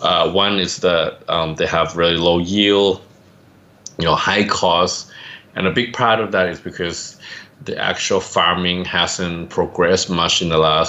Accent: Thailand; I'm from Thailand.

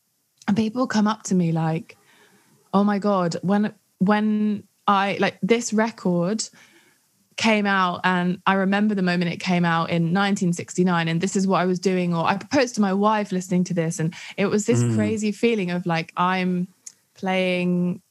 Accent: London, United Kingdom; Growing up in Northwest London, it was more, I'd go out in Camden quite a lot. So it was more live shows. And then when I moved to East London, maybe about 10 years ago

